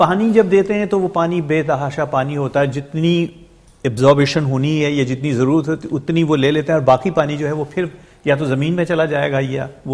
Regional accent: Punjab, Pakistan; اچھا میں چونکہ پنجاب سے ہوں تو پنجاب کا مجھے زیادہ تجربہ ہے

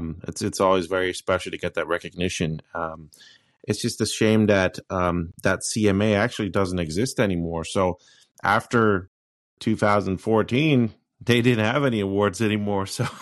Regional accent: Rotterdam, South Holland, Netherlands; moved away as an adult; I was born and raised in Rotterdam and proud of it.

